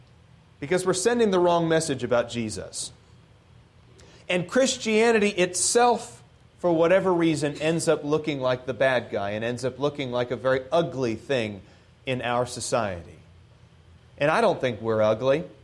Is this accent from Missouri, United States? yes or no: no; Portland, Oregon, United States; I grew up in Portland, so you know that I saw this often.